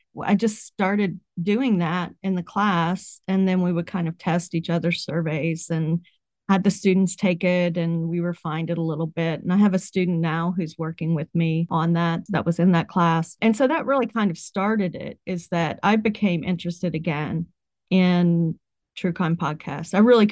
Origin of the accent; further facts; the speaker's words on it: West Virginia, United States; I grew up in West Virginia and so the opioid epidemic, but not while I was growing up.